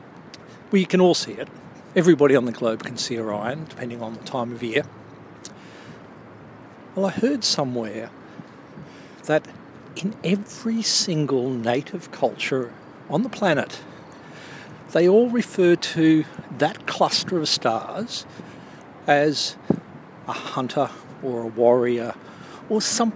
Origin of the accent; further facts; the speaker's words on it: Australia; that have basically led to me being Northern European ancestry, but I'm Australian.